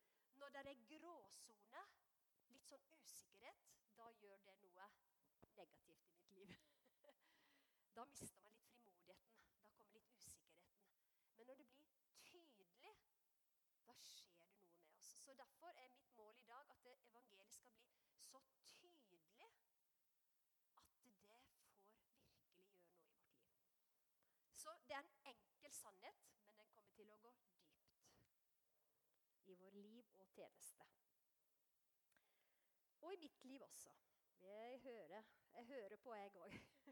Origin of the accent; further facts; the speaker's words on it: Breim, Vestland, Norway; accent: mixed, partly Telemark; så jeg er fra Feldegårdene i Breim, altså i Birkjelo i Nordfjord, på Birkjelo i Nordfjord. Sogn og Fjordane heter det. Så ekte vestlending, men dialekten ble ødelagt når jeg, egentlig mest ødelagt når jeg bodde på Filippinene